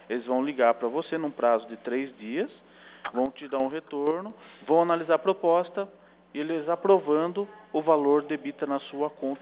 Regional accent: Sorocaba, São Paulo, Brazil; sou da cidade de Sorocaba.

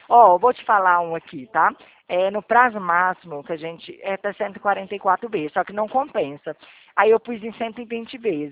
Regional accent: Ribeirão Preto, São Paulo, Brazil; Eu sou de Ribeirão

